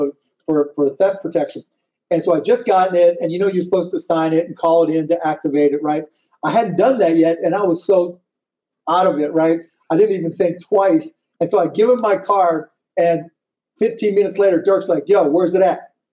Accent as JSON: {"language": "English", "town": "Pittsburgh", "region": "Pennsylvania", "country": "United States", "tie": "born or raised there", "said": "I grew up in Pittsburgh. I'm a big Steelers fan"}